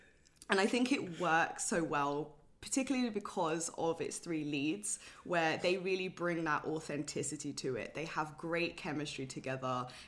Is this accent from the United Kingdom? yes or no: yes; London, United Kingdom; I grew up in London, North London as well.